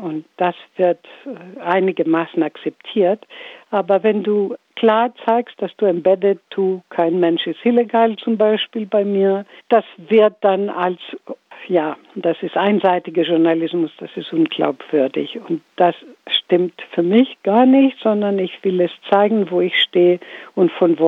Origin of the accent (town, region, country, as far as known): Greece; German is a second language; moved away as an adult; now in Hamburg, Germany